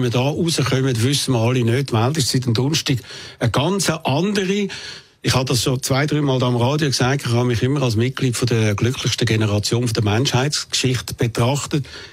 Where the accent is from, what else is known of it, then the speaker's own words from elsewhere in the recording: Switzerland; Und wir als Schweizer müssen, ist meine Meinung, da auch Farbe bekennen